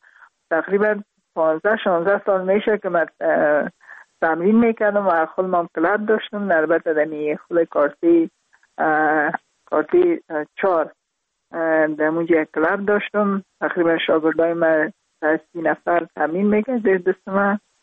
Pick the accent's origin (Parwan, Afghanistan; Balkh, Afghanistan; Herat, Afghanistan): Parwan, Afghanistan; also born or lived in Kabul